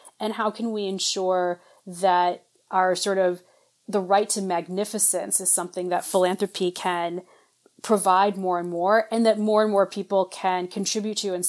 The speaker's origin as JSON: {"language": "English", "town": "Cleveland", "region": "Ohio", "country": "United States", "tie": "born or raised there", "said": "I grew up in Cleveland, Ohio."}